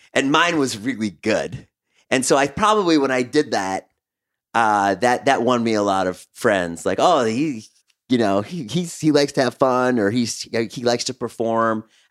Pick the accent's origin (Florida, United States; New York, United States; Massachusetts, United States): Massachusetts, United States; Boston; I was growing up in Boston